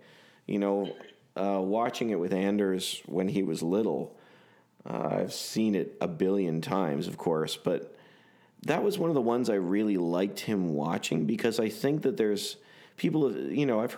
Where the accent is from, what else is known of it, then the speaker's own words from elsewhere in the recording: Canada; I'm Canadian. We don't know what it is.